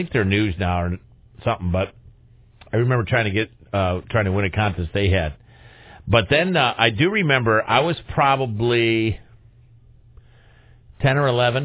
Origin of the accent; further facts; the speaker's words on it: Chicago, Illinois, United States; When I was, you know, growing up in Chicago, there was sports radio was starting on a full-time basis in Chicago. I was well into my teen years when it started.